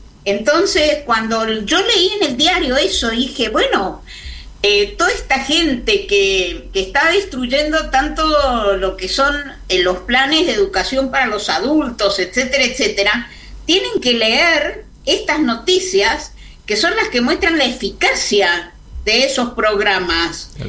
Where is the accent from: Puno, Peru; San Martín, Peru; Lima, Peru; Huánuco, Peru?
San Martín, Peru; Tres Porteñas; born there; Tres Porteñas es un distrito del departamento de San Martín, que es donde yo nací.